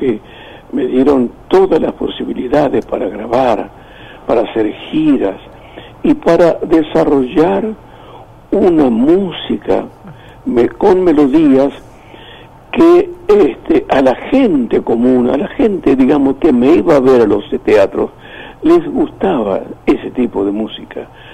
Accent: Buenos Aires, Argentina; born there; Yo nací en Buenos Aires, es verdad, y por eso me tratan de porteño, pero mi mamá, yo fui engendrado en un vientre correntino de Curuzucuatiá

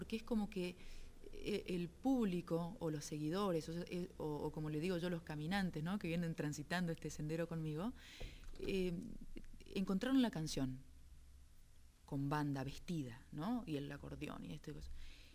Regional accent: Corrientes, Argentina; doy un ejemplo del litoral, de donde vengo. Entonces estoy nombrando el río, estoy nombrando el calor de Corrientes

